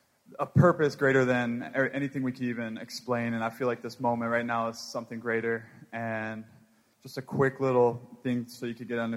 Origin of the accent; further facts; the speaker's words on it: Hawaii, United States; I'm from Hawaii